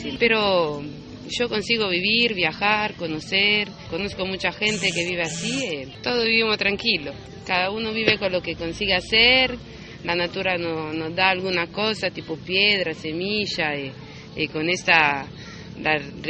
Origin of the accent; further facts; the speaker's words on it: Milan, Lombardy, Italy; Spanish is a second language; now in South America; yo vengo de Italia, Milán. Soy viviendo en Sudamérica hace 2 años y medio.